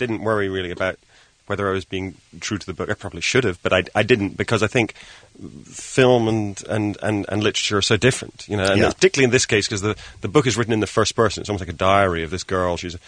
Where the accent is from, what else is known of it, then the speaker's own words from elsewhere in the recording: Scotland, United Kingdom; I'm from Scotland.